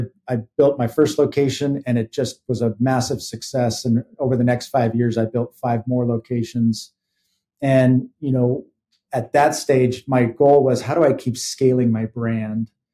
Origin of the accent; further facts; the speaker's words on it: Atlanta, Georgia, United States; now in Salt Lake City, United States; I'm originally from Atlanta, Georgia. I live in Salt Lake City, where I've been here for the last 18 years.